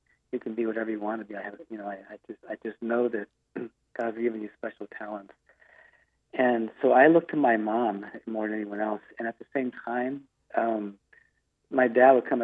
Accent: Willits, California, United States; now in Elk Grove, United States; Danny, I come from a little town called Willits, California, and it's about, I'd say, 3 hours northwest of the Sacramento area where I live today.

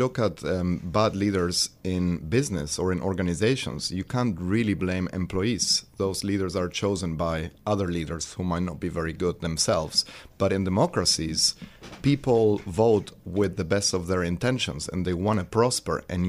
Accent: Buenos Aires, Argentina; I grew up in Argentina, in Buenos Aires, in the center of the city.

